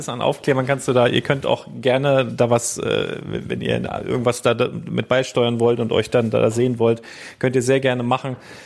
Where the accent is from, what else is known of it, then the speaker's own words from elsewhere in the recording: Germany; ich komme aus Deutschland.